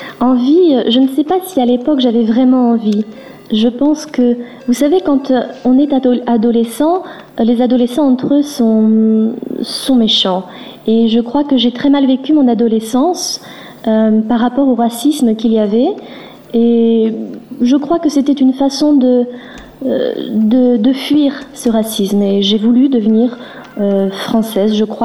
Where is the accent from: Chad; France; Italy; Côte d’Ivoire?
France; born there; Moi, je suis née en France. Donc, mes parents sont nés au Portugal. Ils ont eu 7 enfants, 4 qui sont nés au Portugal et les 3 derniers, dont moi la 7e, nous sommes nés ici en France.